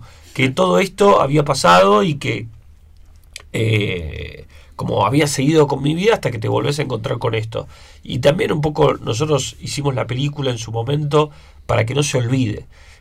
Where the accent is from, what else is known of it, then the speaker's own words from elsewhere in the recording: Viedma, Río Negro, Argentina; Yo soy de Viedma, Río Negro.